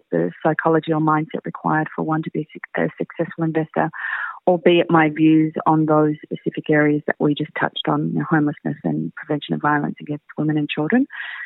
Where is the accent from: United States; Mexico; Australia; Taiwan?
Australia; Melbourne, Victoria; also born or lived in Asia / London; I was born and bred in Melbourne, Port Melbourne actually, and I've lived in Melbourne all of my life, with the exception of a 5-year stint in Asia, where I lived and worked for 5 years, and a 3-year stint in London and Europe. But Melbourne is definitely home